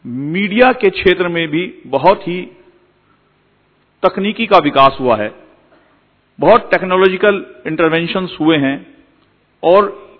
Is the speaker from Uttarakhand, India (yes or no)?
yes; Uttarakhand, India; मैं देवभूमि उत्तराखंड से आया हूं, जहां बाबा केदार और बद्री विशाल स्वयं भू रूप से विराजित हैं, जो गंगा और यमुना का उद्गम स्थल है।